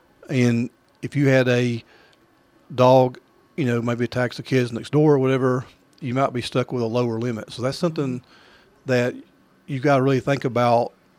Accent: United States; it was perfectly acceptable back when I was growing up in Clay County.

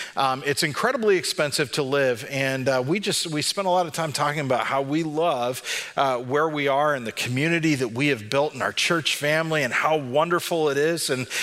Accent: California, United States; we spent 10 days together traveling back to what had been home for us growing up in California to see our families.

